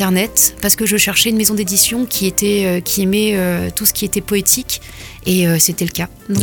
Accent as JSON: {"language": "French", "town": "Saint-Michel", "region": "Occitanie", "country": "France", "said": "Alors moi, je suis de Saint-Michel, proche de Mirande."}